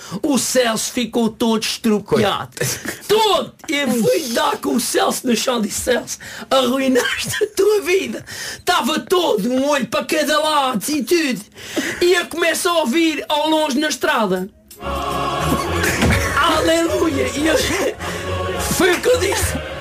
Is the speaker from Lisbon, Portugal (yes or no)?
no; Faro, Algarve, Portugal; Sou de Faro, nasci em Faro, nascido, criado em Faro, contente, gosto de praia, gosto de sol